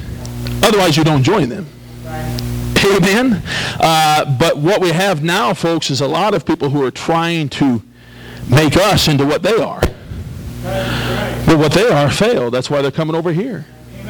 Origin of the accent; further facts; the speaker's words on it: United States; Because I'm an American. This is my home.